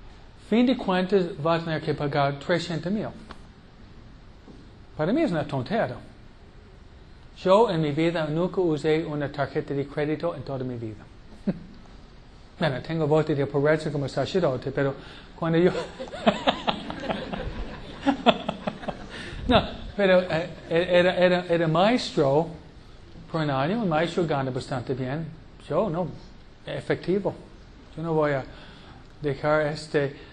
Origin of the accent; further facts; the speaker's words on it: New York, United States; Fue en Nueva York, ¿no? Yo vengo de Nueva York. Nueva York. Nueva York. Aquí ustedes conocen Los Ángeles, pero no conocen Nueva York.